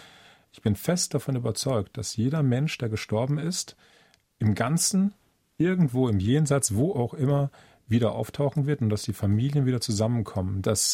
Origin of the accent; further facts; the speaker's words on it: Langen, Hesse, Germany; Meine Heimatstadt war die Hochburg der FAP. Das war Langen in der Nähe von Frankfurt in Hessen.